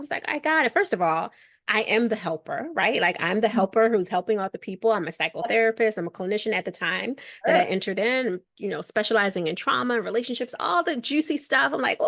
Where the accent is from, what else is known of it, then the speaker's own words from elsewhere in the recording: Philadelphia, Pennsylvania, United States; I'm from Philadelphia. Excuse you.